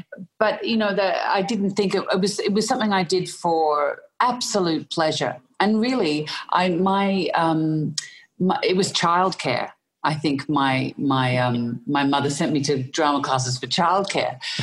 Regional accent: Melbourne, Victoria, Australia; born there; I was born in Melbourne in Australia.

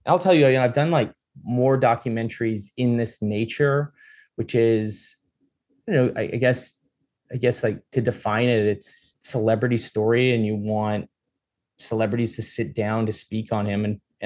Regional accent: Canada; because I'm Canadian.

